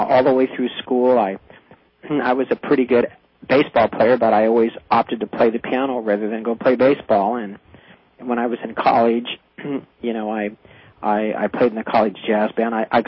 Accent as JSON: {"language": "English", "town": "Denver", "region": "Colorado", "country": "United States", "tie": "born or raised there", "said": "And I grew up in Denver, and my first instrument I played was the drums."}